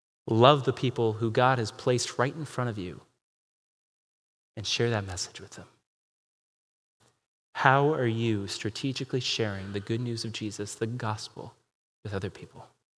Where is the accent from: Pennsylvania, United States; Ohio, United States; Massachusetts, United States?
Ohio, United States; I get it. I'm from Ohio. I know what the promised land looks like, right? I know Ohio's not the promised land.